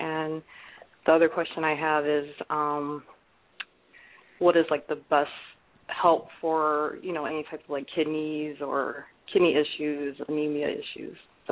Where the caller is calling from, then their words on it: Chicago, Illinois, United States; Good evening. … I'm calling from Chicago.